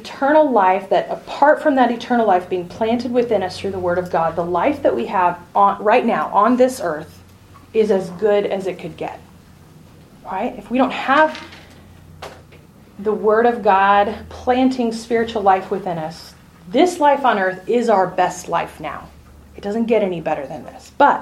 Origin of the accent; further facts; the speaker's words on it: Washington, United States; I grew up in Washington State in the foothills of the Cascade Mountains, right?